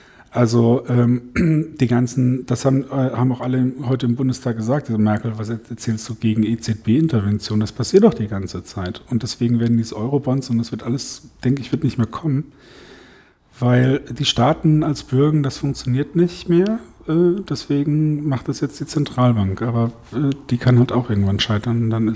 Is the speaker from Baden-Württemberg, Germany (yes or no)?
yes; Baden-Württemberg, Germany; Also ich bin Badener, warum nicht?